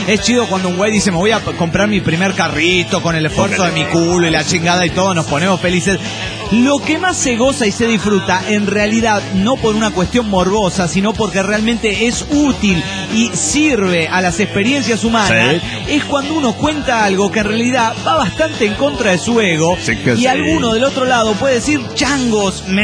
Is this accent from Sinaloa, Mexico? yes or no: no; Tijuana, Baja California, Mexico; de Tijuana, Baja California, México.